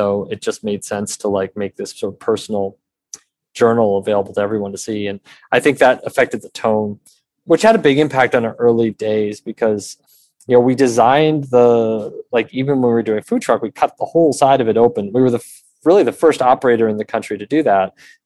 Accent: Massachusetts, United States; I grew up in Western Mass and, you know, I don't know.

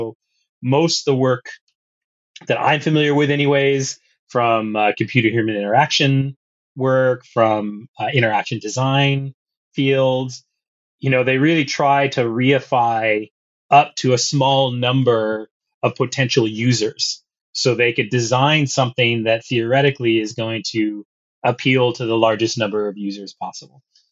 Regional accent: Hawaii, United States; now in Montreal, Canada; it's me as a Hawaiian, a Kanaka Maoli person in Montreal

